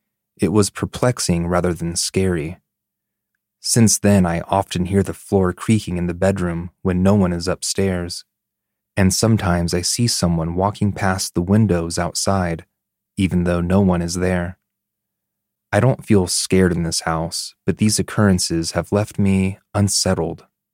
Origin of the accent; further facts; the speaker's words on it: Canada; now in Denmark; I am Canadian, and my husband is Danish. We live in Denmark